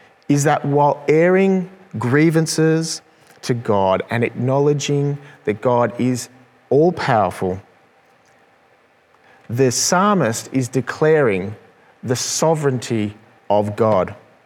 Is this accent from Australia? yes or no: yes; Australia; particularly as Australian men, we aren't really known for expressing our feelings or sharing our emotions.